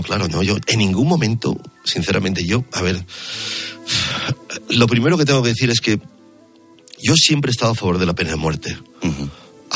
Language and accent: Spanish; Spain; Tú eres el gallego, me decían, ¿no? Y decía, sí, soy de España.